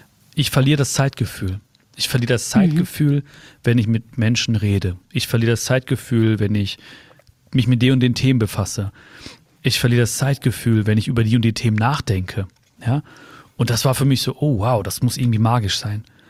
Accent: North Rhine-Westphalia, Germany; Und ich bin halt hier geboren zwischen oder mit zwei Kulturen. Ja, ich bin auf der Straße sozusagen des Ruhrgebiets geboren und aufgewachsen und zu Hause war die indische Kultur.

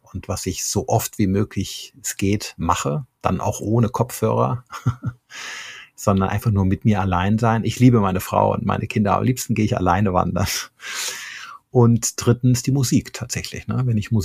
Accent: Rhineland, Germany; Selber komme ich aber aus dem Rheinland, also bin da so ein bisschen rum.

